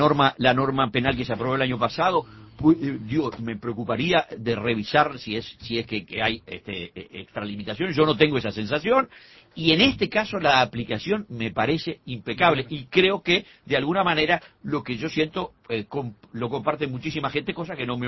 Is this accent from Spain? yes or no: no; Montevideo, Uruguay; yo como montevideano siento exactamente lo mismo